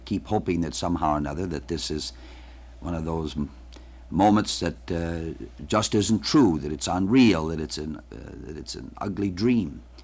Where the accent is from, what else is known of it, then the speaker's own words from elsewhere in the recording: Minnesota, United States; he'd been to my home state of Minnesota